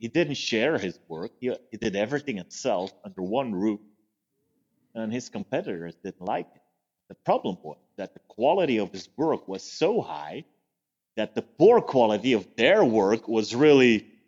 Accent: Bruges, Flanders, Belgium; But I decided to do it in Bruges, and I gave a press conference. That's my hometown.

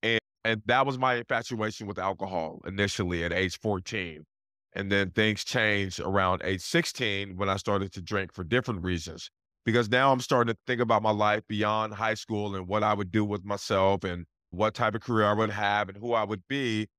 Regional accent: Portland, Oregon, United States; I grew up in Portland, Oregon in the 80s. And Portland is much different today than it was in the 80s.

